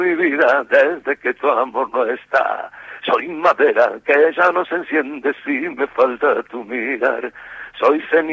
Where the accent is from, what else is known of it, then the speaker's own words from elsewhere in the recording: Cañuelas, Buenos Aires Province, Argentina; yo era un chico de, ponele, 17 años, que yo ya era un travieso, que ya estaba en mi ciudad natal, que es Cañuelas.